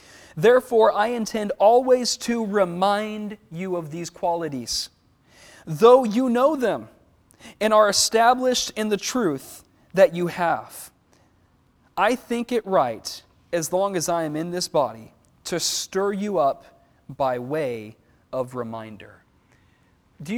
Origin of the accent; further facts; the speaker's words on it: United States; as an American, I realize that I sometimes need to pray more so the first prayer.